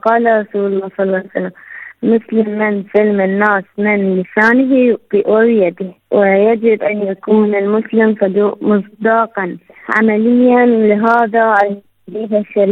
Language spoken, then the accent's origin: Arabic; Iraq; من العراق.